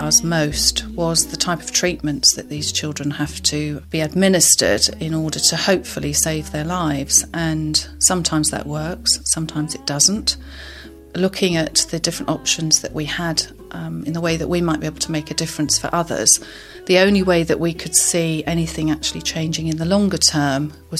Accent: Lightwater, South East England, United Kingdom; I'm from Lightwater.

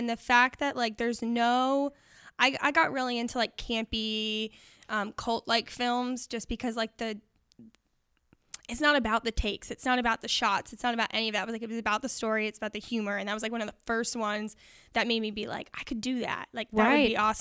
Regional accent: Albany, New York, United States; Albany, New York.

